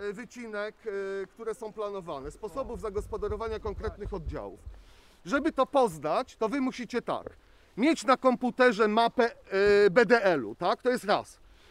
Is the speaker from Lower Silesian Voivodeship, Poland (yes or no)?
yes; Wrocław, Lower Silesian Voivodeship, Poland; Ja jestem przedsiębiorcą z Wrocławia.